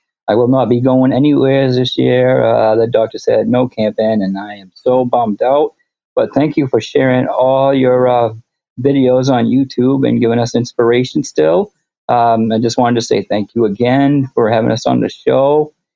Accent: Maine, United States; boondock in Maine, from the great state of Maine.

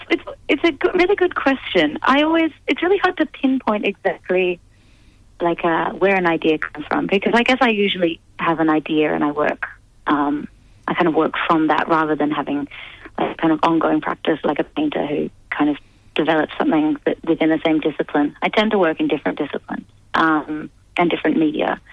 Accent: Australia; also born or lived in United Kingdom; now in Berlin, Germany; I grew up in Australia. I've been living over in the UK in Berlin for the last 7 years.

